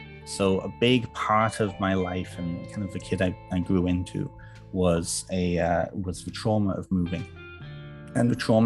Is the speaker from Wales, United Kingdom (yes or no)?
yes; Wales, United Kingdom; So originally, I'm from the UK. I'm from North Wales, which is kind of the area just kind of west of Liverpool, Manchester, and that whole stretch of coast.